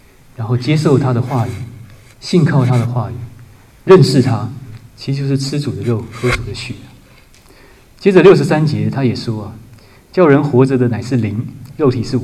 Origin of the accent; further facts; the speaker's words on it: China; 对我们中国人说就是米饭